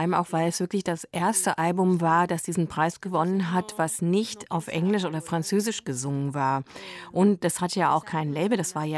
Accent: Colombia; Aber aufgewachsen bin ich ja in Kolumbien

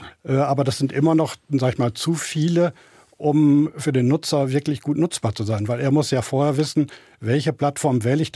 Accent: Baden-Württemberg, Germany; Ich komme aus der Umgebung von Stuttgart.

